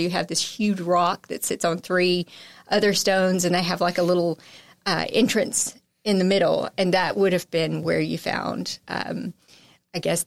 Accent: Texarkana, Texas, United States; But, you know, I'm from Texarkana.

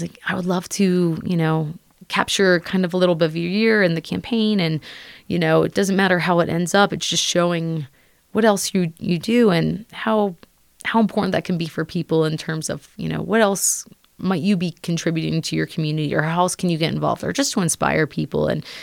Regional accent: Pennsylvania, United States; now in Colorado, United States; I did grow up in Pennsylvania, so I'm not from Colorado originally. I've lived here since about 2008.

